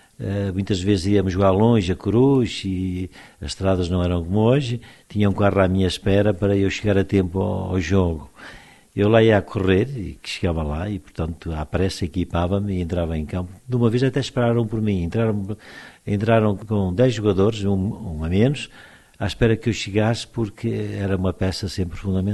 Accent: Sobrado, Porto, Portugal; sou natural de Sobrado, Conselho de Valongo, Diocese do Porto. Nasci em 1943, quer dizer que já tenho 74 anos

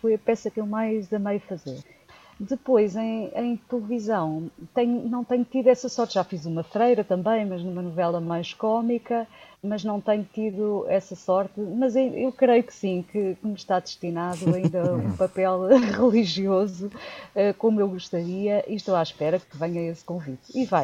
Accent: Angola; E que bom que é ver os irmãos a cantar, num dialeto africano, eu que sou angolana.

